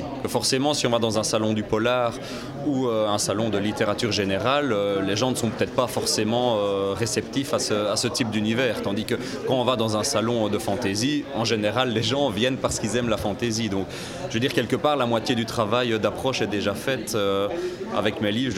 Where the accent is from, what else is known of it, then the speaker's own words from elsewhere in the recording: Belgium; parce que je viens de Belgique